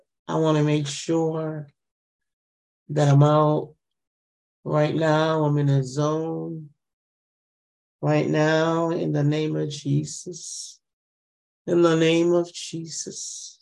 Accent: Jamaica; When I was growing up in Jamaica, and I see my father with this carrier.

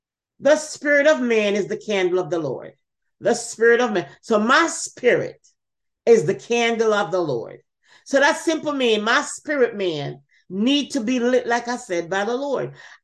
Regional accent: Jamaica; I remember when we were growing up in Jamaica, we had light.

